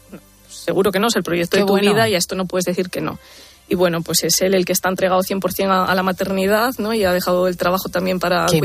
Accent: Asturias, Spain; Yo tenía mi trabajo en Asturias, era directora general de deporte allí en mi tierra

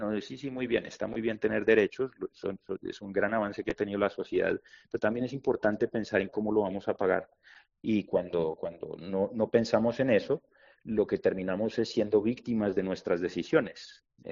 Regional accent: Colombia; Argentina, Venezuela, Colombia, de donde vengo yo

